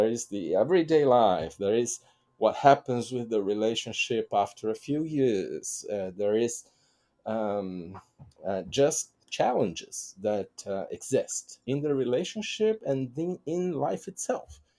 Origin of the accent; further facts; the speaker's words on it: Brazil; Like, if you see my home country, Brazil, that is very seven-ish and Latin